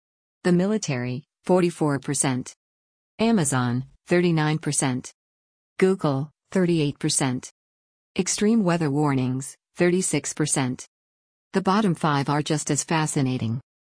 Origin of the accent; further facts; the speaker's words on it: United States; I'm an American, not a cow.